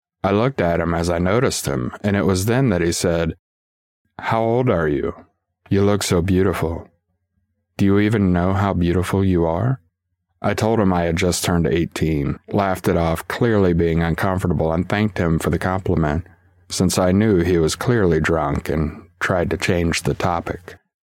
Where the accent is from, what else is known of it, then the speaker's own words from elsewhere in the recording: Germany; For context, I'm from Germany, and the legal age to drink here is 16 for beer and wine, and 18 for liquors.